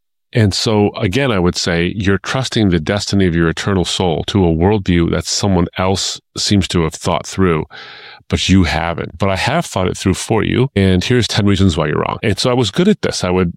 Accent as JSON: {"language": "English", "country": "United States", "tie": "born or raised there", "said": "I was raised in the United States as a Shia Muslim"}